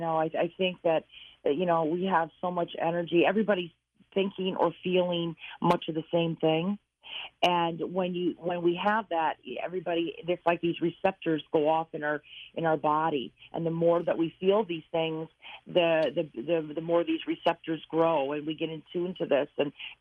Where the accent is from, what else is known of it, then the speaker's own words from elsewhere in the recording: Flint, Michigan, United States; also born or lived in Detroit; born, in Detroit. Raised outside of Flint on a little farm, but was born in Detroit, so proud to say I'm from Old Town.